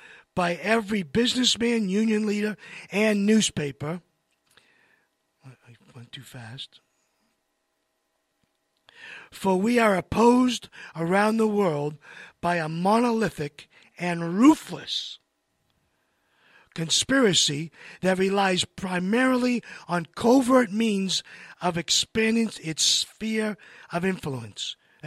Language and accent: English; Massachusetts, United States; born there; I was born in Massachusetts, okay? I could talk like Kennedy.